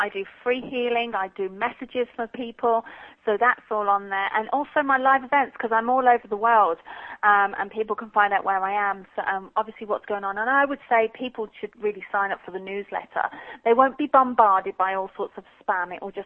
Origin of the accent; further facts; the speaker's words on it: Birmingham, West Midlands, United Kingdom; accent: Birmingham; Yeah, I'm a Brummie. I've lost a lot of my Birmingham accent because I moved around a lot.